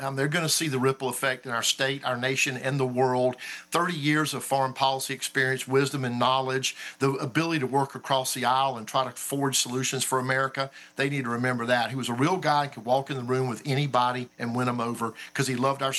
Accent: South Carolina, United States; I'm a nobody from South Carolina.

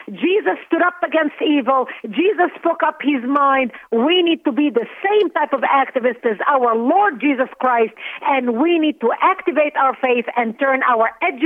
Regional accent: Lebanon; moved away; You see, I was born and raised in Lebanon. My 9/11 happened to me in 1975.

